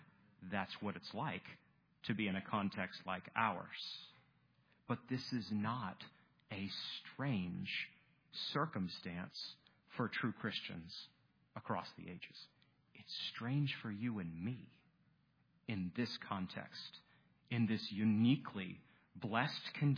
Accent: Maine, United States; I grew up in Maine, spent a lot of time at the ocean, and you feel the wind shift.

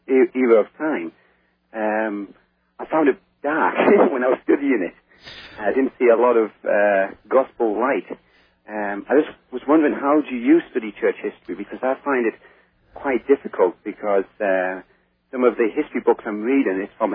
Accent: England, United Kingdom; Well, I'm originally from England.

